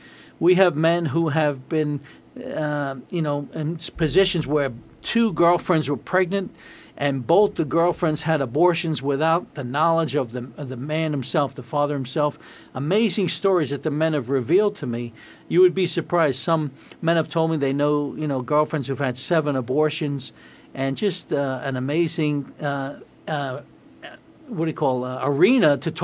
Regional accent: New York City, New York, United States; growing up in New York City on the east side of Manhattan and East Harlem

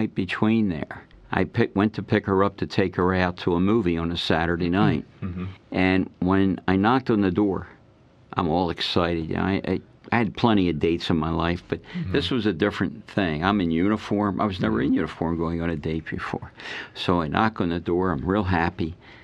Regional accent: Philadelphia, Pennsylvania, United States; I was from Philadelphia.

